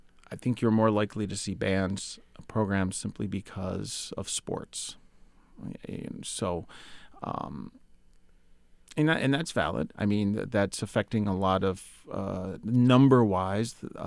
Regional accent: Wisconsin, United States; I grew up in the Milwaukee area, so I was very fortunate in that there were a lot of opportunities there. I grew up in a suburb of Milwaukee that had a strong string program.

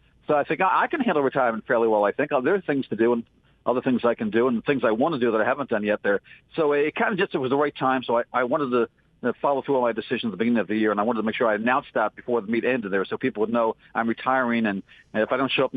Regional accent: New Jersey, United States; I grew up right near Garden State Park there

